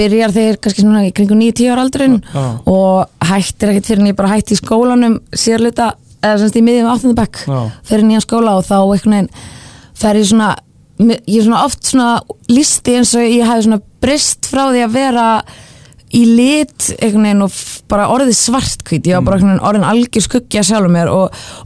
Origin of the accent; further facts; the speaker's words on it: Kópavogur, Capital Region, Iceland; also born or lived in London; svo ólst ég upp í Kópavogi, svona mest. En leið að ég flytti þaðan sérst frá mömmu pabba, fór ég aftur í Vesturbæinn fyrir utan 30 ára stopp í London.